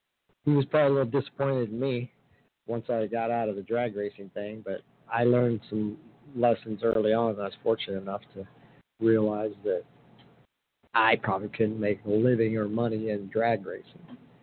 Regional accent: Texas, United States; now in Las Vegas, United States; I say I'm a Texan, but I was only there for a year. But every time I drive through, I say, I'm a Texan.

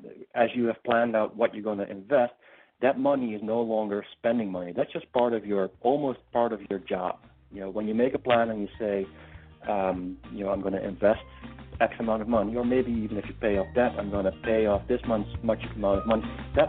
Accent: Eindhoven, North Brabant, Netherlands; English is a second language; now in United States; So like Milwaukee is to Chicago, that's where my hometown was, to another big city in the Netherlands.

